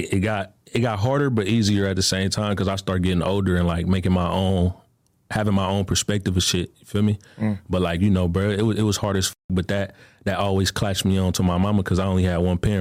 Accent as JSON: {"language": "English", "town": "Oakland", "region": "California", "country": "United States", "tie": "born or raised there", "said": "That's where I grew up in Oakland."}